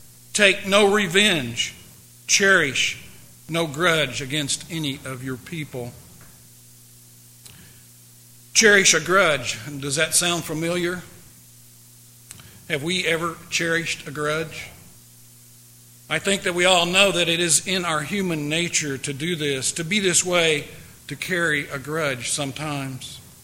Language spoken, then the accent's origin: English; United States; As an American, I realize that our country has had its own problems